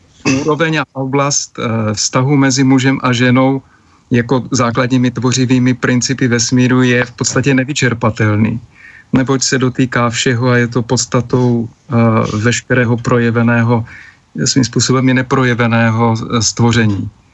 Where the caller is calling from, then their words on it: Moravia, Czechia; krásný podvečer přeji z Moravy a všem přátelům i posluchačům